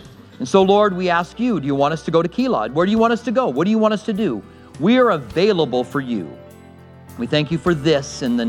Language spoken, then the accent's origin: English; Albuquerque, New Mexico, United States; now in Tucson, United States; I mean, I grew up 400 miles from here. I grew up in Albuquerque. I'd never been here.